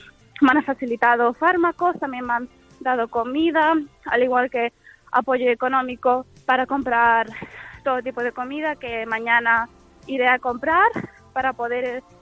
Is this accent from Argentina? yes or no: no; Ukraine; Spanish is a second language; es mi tierra, es mi familia, es mi infancia donde he vivido, casi siempre intento ir a Ucrania todas las veces después.